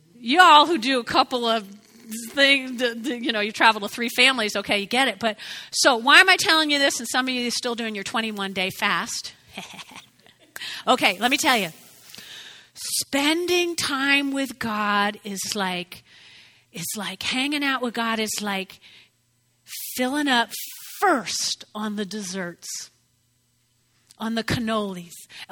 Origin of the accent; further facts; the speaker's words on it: New Jersey, United States; Now, I grew up in North Jersey. Mom and Dad had six kids